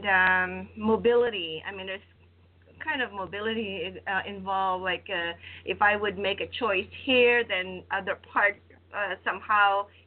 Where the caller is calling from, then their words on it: Pennsylvania, United States; Oh, I'm calling from Pennsylvania on the East Coast side.